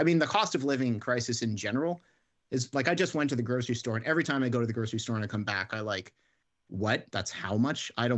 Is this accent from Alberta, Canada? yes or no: no; Montreal, Quebec, Canada; I grew up in Montreal, so it's quite a different city than Toronto.